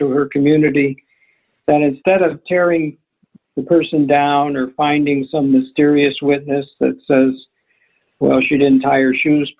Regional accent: Chicago, Illinois, United States; now in South Bend, United States; So I thank you both, Jeff and John, for the opportunity to talk to my hometown. I miss Chicago, but I feel that Notre Dame and South Bend is a pretty unique place too.

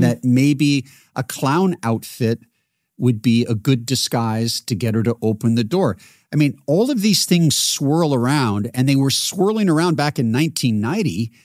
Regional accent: Seattle, Washington, United States; I grew up in Seattle, and the most popular show when I was a kid was called J.P. Patches.

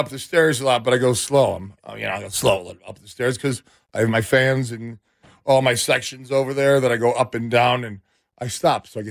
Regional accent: Cleveland, Ohio, United States; Originally from Cleveland, Ohio.

